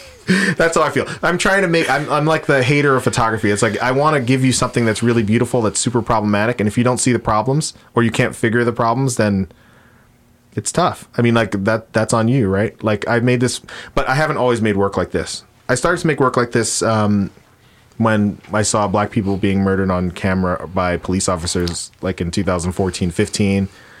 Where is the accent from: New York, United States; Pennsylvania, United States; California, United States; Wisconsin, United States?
New York, United States; Queens; I'm from Queens, and Linden Boulevard stretches from Brooklyn to Queens. And so I knew it from my childhood